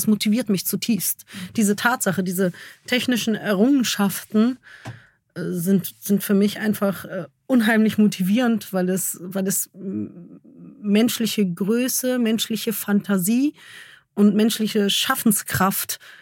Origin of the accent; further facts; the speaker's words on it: Germany; ich bin Deutsche und in Deutschland ist die vorherrschende Religion das Christentum.